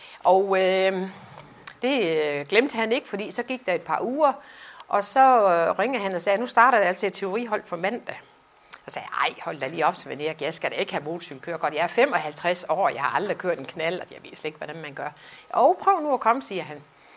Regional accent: Aulum, Central Denmark Region, Denmark; also born or lived in Resen; Jeg er rigtig vestjyde. Jeg har faktisk boet i Vestjylland hele mit liv. Jeg er født i Resen op i Struer, men har boet i Aulum det meste af mit liv.

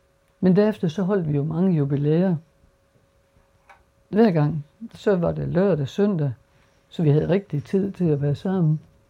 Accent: Skjern, Central Denmark Region, Denmark; Vi kommer alle sammen fra Skjern, og det går sådan.

